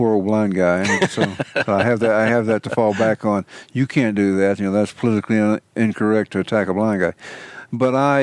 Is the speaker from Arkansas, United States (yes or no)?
yes; Arkansas, United States; also born or lived in Illinois; And so we moved to Arkansas from Illinois, and I was born in Arkansas, but my dad moved up there, and we moved back when I was about 12 years old.